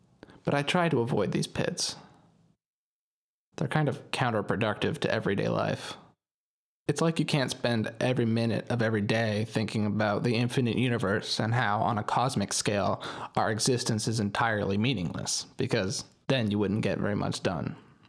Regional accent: Canada; moved away; I'm a Canadian who doesn't belong in Canada.

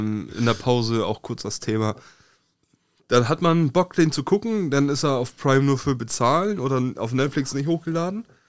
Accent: Germany; also wir kommen aus der Nähe von Hamburg.

